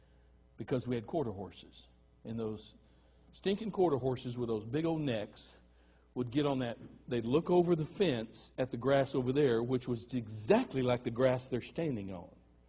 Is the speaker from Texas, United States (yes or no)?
yes; Marble Falls, Texas, United States; also born or lived in Arkansas / Oregon; Now, I grew up on a ranch. I grew up on ranches in Arkansas, Oregon, and ended up outside of Marble Falls, Texas. In the 50s and 60s.